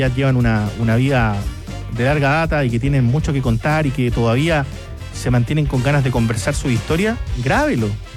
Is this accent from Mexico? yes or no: no; Villa Alegre, Maule, Chile; Hola, desde el Golfo de Corcovado navegando. Un saludo a mi pueblo querido, Villa Alegre, séptima región.